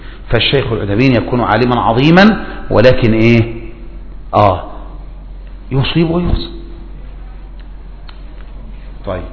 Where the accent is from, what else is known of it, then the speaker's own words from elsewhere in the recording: Egypt; طبعا هذا الباب راح من 3 سنين عندنا في مصر